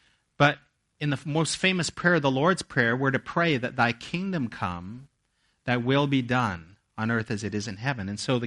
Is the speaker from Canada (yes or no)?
yes; Canada; also born or lived in southern US; I'm from Canada, but I lived a number of years in the southern U.S., and it's hot and humid there.